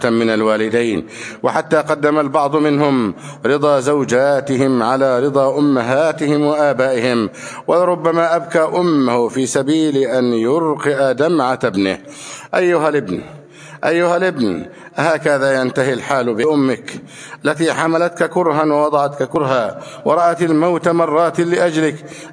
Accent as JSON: {"language": "Arabic", "country": "Egypt"}